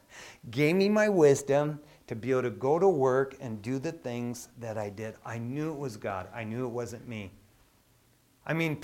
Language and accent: English; East Detroit, Michigan, United States; I grew up in East Detroit, Michigan.